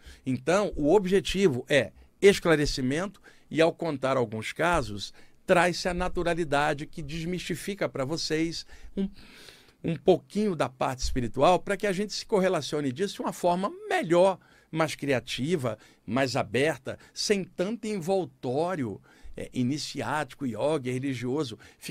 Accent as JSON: {"language": "Portuguese", "region": "Rio de Janeiro", "country": "Brazil", "tie": "born or raised there", "said": "eu tenho família, a minha família vem uma parte de Portugal, por exemplo, né? Cresci no Rio de Janeiro."}